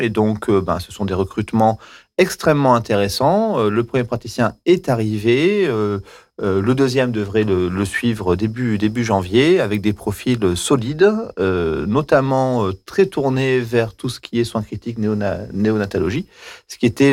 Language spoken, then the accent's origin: French; Thiers, Auvergne-Rhône-Alpes, France; Je suis auvergnat. Je suis originaire de la ville de Thiers. Donc, j'ai 43 ans maintenant.